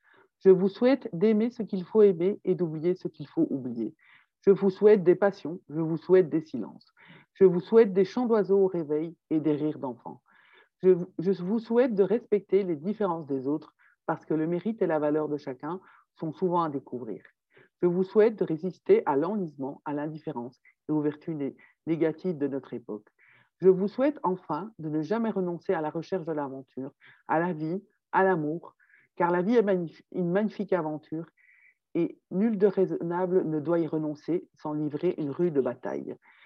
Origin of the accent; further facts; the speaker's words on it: Belgium; C'est mes origines, je suis belge.